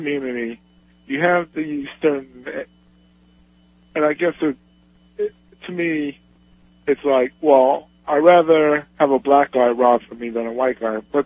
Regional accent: United States; As an American, I am very proud that he's running

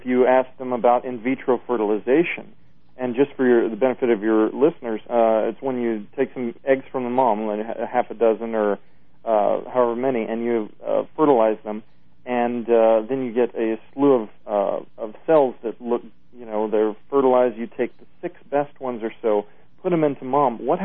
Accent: Kansas, United States; I come from Kansas

